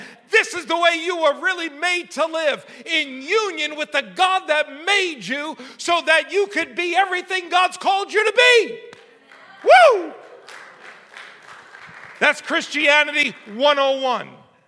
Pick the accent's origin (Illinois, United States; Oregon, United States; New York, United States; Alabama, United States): New York, United States; Bronx; I could speak quickly. I'm from the Bronx. I could say a lot in a little time.